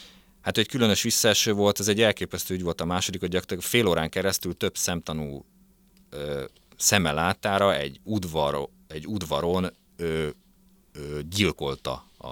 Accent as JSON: {"language": "Hungarian", "town": "Gödöllő", "region": "Pest", "country": "Hungary", "said": "Egyébként én gödöllői vagyok, tehát hogy ez meg pláne oda jártam iskolába 2 utcára"}